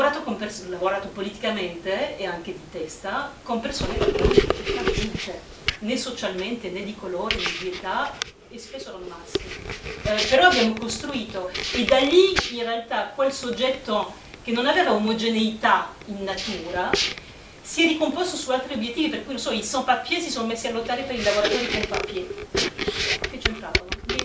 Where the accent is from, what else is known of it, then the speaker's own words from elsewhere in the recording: France; una cosa che è molto vecchia e molto cara alla storia politica del mio paese, che è la Francia